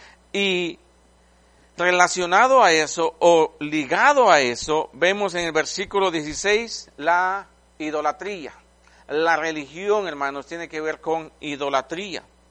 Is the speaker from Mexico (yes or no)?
no; Quiché, Guatemala; born there; Y los hermanos guatemaltecos se van a reír, nací en el Quiché.